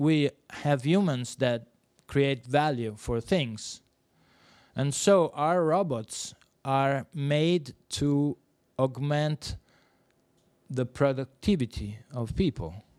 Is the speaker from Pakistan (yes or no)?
no; Italy; born there; English is a second language; I was born in Italy when we were in the industrialization boom.